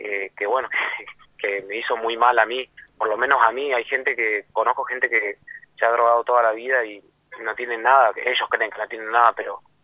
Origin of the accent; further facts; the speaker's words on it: Río Turbio, Santa Cruz, Argentina; porque es mi tierra. Yo soy nacido y criado en Río Turbio